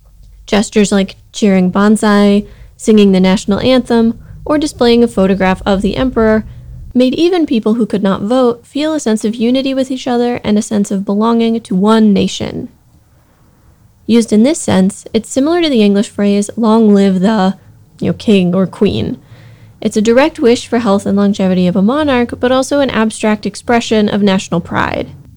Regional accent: United States; As an American, my first exposure to the term and the strongest associations it has for me originate in World War II.

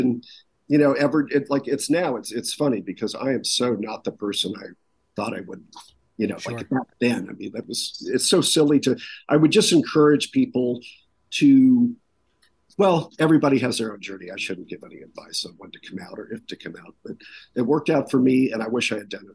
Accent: Los Angeles, California, United States; also born or lived in Newport Beach; I was born in Los Angeles and lived for that time in the Valley, before that in fancy Hancock Park, before my mom met that guy with the eight kids.

